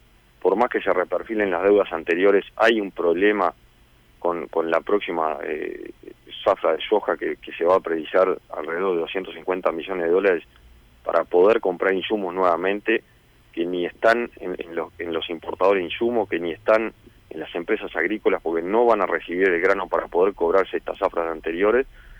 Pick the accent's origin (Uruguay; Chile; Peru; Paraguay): Uruguay; yo creo que acá, como uruguayo me pongo ahora, salgo del agro, creo que tenemos que coordinar entre todos.